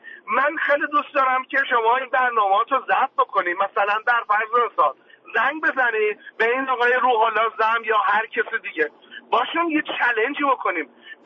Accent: Iran; ما ایرانی هستیم، نباید اسممون اسمای خارجی باشه

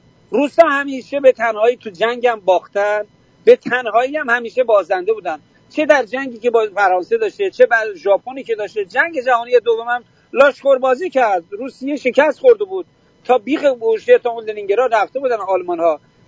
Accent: Iran; بله آذری هستم، من افتخارم میکنم آذری هم، افتخارم میکنم ایرانی هم.

